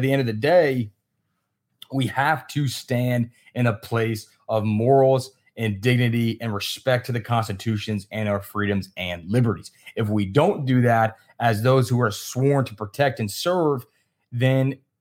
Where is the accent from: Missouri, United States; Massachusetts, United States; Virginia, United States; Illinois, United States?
Virginia, United States; I'm originally from Virginia.